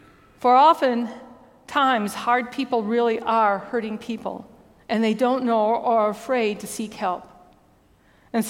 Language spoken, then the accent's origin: English; Michigan, United States; I try. I'm from Michigan. Bear with me.